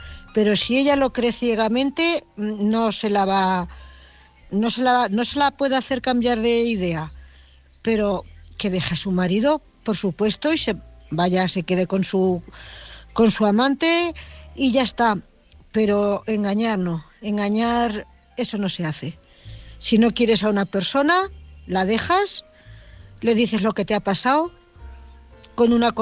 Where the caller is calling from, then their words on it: Cuenca, Castilla-La Mancha, Spain; de Cuenca.